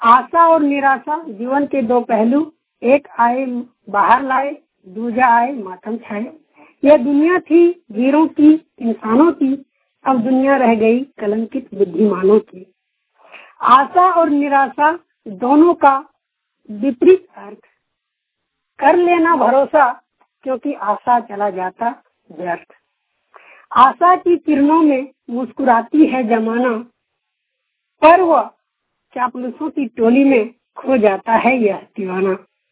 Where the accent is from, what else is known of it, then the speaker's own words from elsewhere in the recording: Jharkhand, India; मेरा गांव मती कुमार पड़ता है, वस्त गमरियाहाट, थाना रामगढ़, जिला दुमका, स्टेट झारखंड।